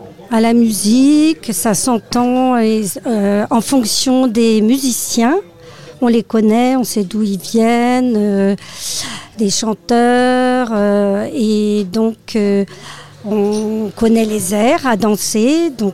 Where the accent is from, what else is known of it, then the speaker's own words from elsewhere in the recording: Spézet, Brittany, France; ma mère m'amenait dans les Fesnos, dans la Spézette, comme je suis de Spézette.